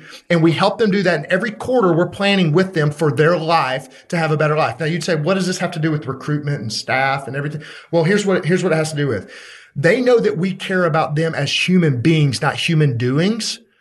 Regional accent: Birmingham, Alabama, United States; I'm from Birmingham, Alabama. I drink wine out of a Solo cup.

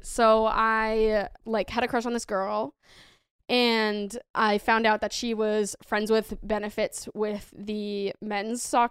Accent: Massachusetts, United States; I'm from Massachusetts, big Sox fan.

